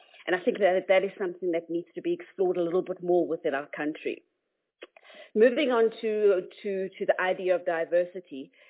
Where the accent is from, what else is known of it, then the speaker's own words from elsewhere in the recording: South Africa; I am South African.